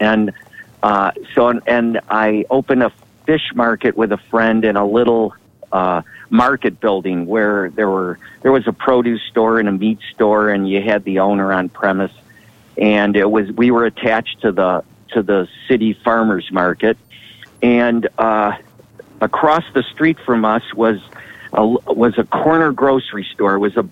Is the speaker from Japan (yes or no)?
no; Detroit, Michigan, United States; and he had grown up in Chicago and I grew up in Detroit.